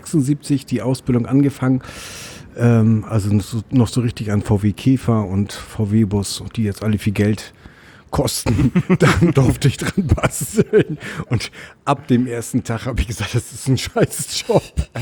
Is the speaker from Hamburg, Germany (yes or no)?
yes; Hamburg, Germany; ich bin am Gefängnis Santa Fu groß geworden.